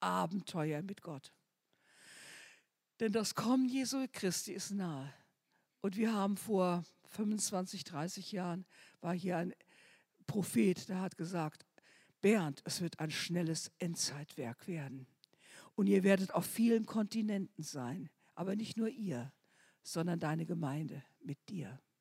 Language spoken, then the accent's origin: German; Germany; Und als Deutscher, wir haben da einen Missionar in Indien, den haben wir immer besucht, und Jochen Teves.